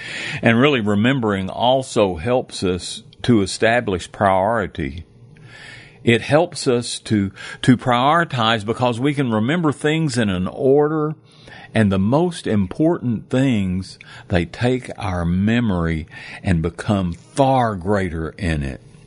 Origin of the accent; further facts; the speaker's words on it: Lubbock, Texas, United States; You know, I was raised in Lubbock in a time when it was literally across the tracks.